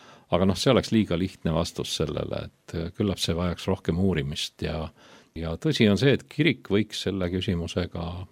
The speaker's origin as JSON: {"language": "Estonian", "town": "Saue", "region": "Harju County", "country": "Estonia", "tie": "born or raised there", "said": "kui ma olin noore mehena Tallinnast või siis Tallinna lähedalt Sauelt, kus ma üles kasvasin, kolinud Pärnu Jaagupisse"}